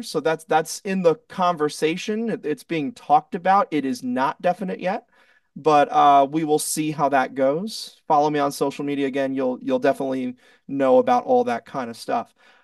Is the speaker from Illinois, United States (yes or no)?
no; Egg Harbor Township, New Jersey, United States; Yeah, I'm from Egg Harbor Township, so I play in the general Atlantic City, Ocean City area down here.